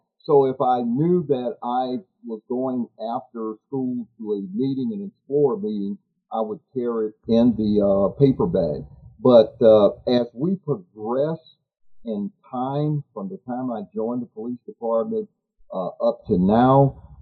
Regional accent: Gainesville, Florida, United States; I grew up in East Gainesville, a neighborhood just north of Williams Elementary on Southeast 7th Avenue.

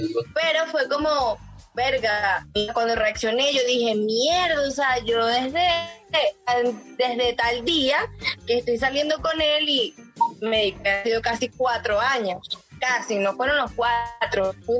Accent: Barinas, Venezuela; Era en Barinas, porque yo soy de Barinas.

